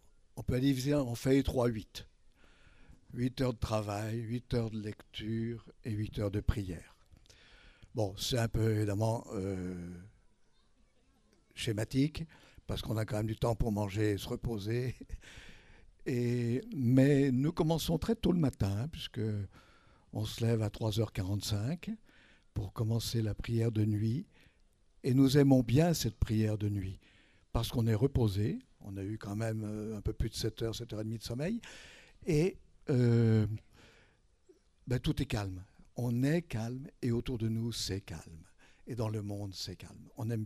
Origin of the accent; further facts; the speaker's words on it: Saint-Étienne, Auvergne-Rhône-Alpes, France; born there; Je suis né à Saint-Étienne, dans la Loire. Supporter des Verts, comme tout le monde. Je suis rentré à Aiguebelle en 66